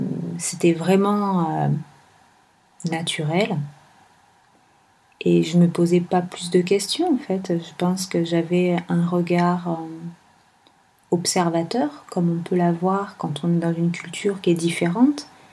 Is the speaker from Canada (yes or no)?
no; France; moi j'ai grandi en France